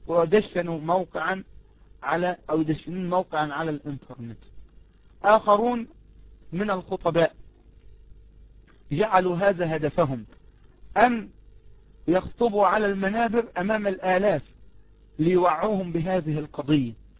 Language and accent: Arabic; Egypt; فبعض المرشحين عندنا في مصر أعلن برنامجه الانتخابي